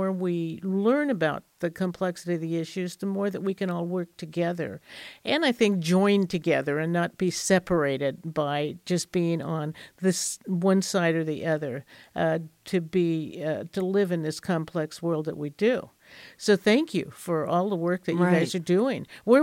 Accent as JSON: {"language": "English", "region": "California", "country": "United States", "tie": "born or raised there", "said": "You know, I grew up in the Bay Area, and as I was growing up, the bay waters in the San Francisco Bay were very dirty."}